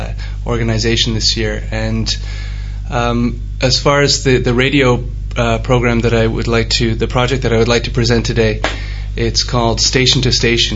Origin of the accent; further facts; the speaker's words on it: Toronto, Ontario, Canada; I'm a guest of the Gasthof. I come from Canada, in Toronto, and I go to a school about an hour and a half away from Toronto in a place called Waterloo.